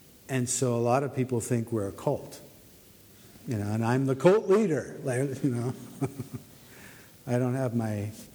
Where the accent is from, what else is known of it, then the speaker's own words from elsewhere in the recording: United States; now in Montebelluna, Italy; I come from the United States. It's a Protestant country.